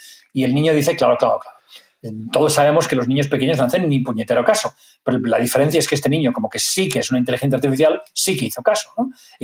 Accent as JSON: {"language": "Spanish", "town": "Barcelona", "region": "Catalonia", "country": "Spain", "tie": "born or raised there", "said": "siendo no nativo, porque yo soy de Barcelona, nacido en las Corts, ¿vale?"}